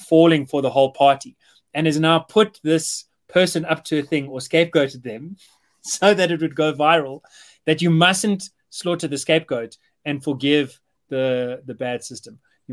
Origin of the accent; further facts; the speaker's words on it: South Africa; It's shocking as a South African.